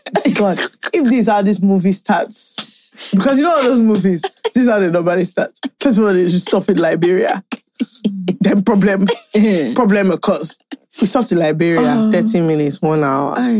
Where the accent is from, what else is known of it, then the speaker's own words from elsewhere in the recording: United Kingdom; let me tell you something. I'm British.